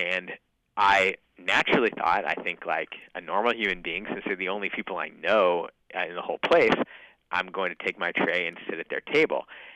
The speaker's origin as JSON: {"language": "English", "town": "St. Louis", "region": "Missouri", "country": "United States", "tie": "born or raised there", "said": "the St. Louis Post-Dispatch, the newspaper from my hometown, there were a couple other guys from St. Louis who got the paper"}